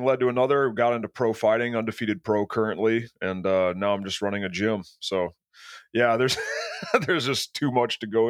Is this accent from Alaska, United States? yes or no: yes; Alaska, United States; moved away; also born or lived in Florida; I was born and raised in Alaska and bullied a lot, and then got forced to move to Florida.